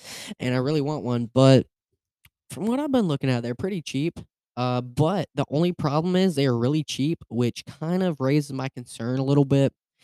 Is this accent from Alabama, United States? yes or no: yes; Alabama, United States; I am from Alabama. This podcast. Yes, I'm in Alabama.